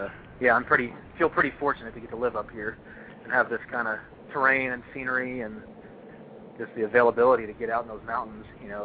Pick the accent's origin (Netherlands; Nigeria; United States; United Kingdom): United States; Texas; and then done some, you know, hiking and climbing in my home state of Texas.